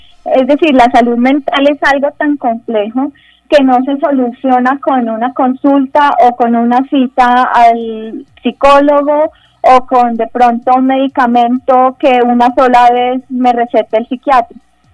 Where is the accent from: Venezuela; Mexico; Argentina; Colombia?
Colombia; nosotros como colombianos en nuestro paquete de beneficios no tenemos la posibilidad